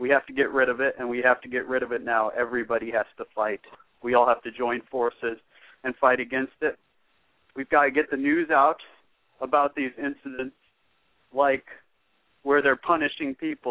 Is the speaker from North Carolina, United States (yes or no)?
no; Florida, United States; I'm from Florida.